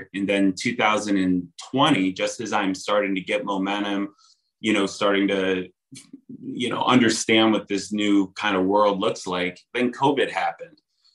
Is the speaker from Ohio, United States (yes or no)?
yes; Akron, Ohio, United States; Yeah, I grew up in Akron, Ohio